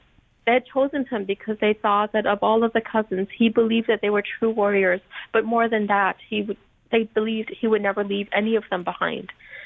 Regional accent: Loei, Thailand; growing up in Bambinai refugee camp on the lucky days

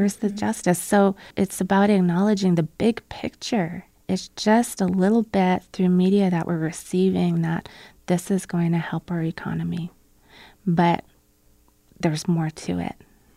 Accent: Alberta, Canada; I am from Alberta, and that's where the tar sands are.

